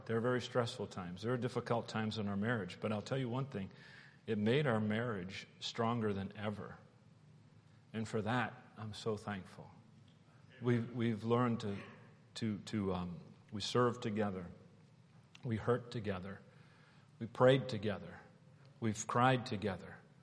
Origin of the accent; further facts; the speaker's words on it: New England, United States; And I grew up in New England, and it would get cold.